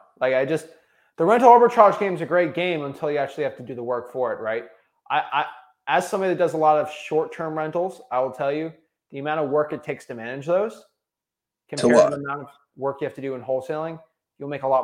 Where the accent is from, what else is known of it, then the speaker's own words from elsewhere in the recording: Florida, United States; I'm from Florida.